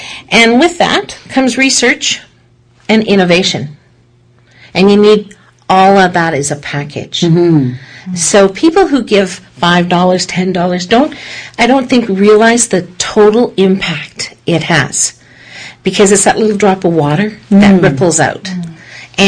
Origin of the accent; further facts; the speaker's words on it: Halifax, Nova Scotia, Canada; now in British Columbia, Canada; So I came from Halifax to BC just to work in this amazing organization.